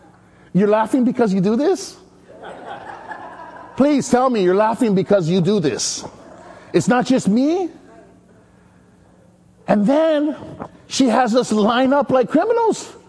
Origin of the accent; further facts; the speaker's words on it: Maui, Hawaii, United States; No, I'm from Maui.